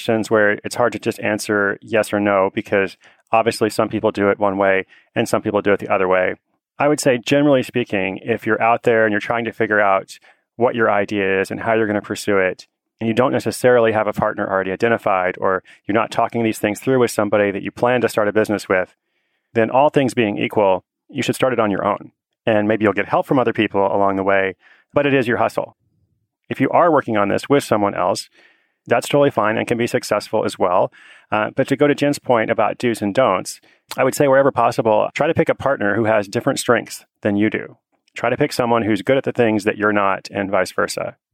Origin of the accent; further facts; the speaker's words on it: Portland, Oregon, United States; today I'm back in my hometown of Portland, Oregon.